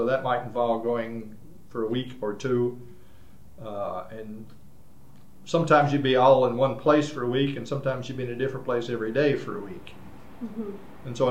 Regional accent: West Virginia, United States; In my case, I'm from West Virginia, so for that one, I already knew a lot about it.

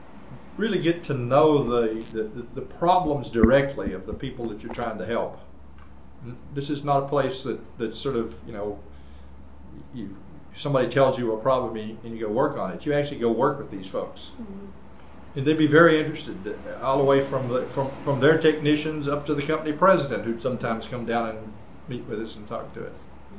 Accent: West Virginia, United States; In my case, I'm from West Virginia, so for that one, I already knew a lot about it.

